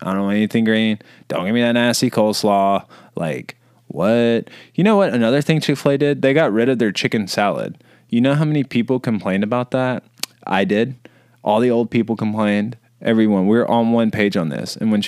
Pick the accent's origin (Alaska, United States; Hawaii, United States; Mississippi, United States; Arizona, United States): Mississippi, United States; Also, everybody and their brother and sister and cousin growing up in Mississippi, like, Sonic's where you hang out.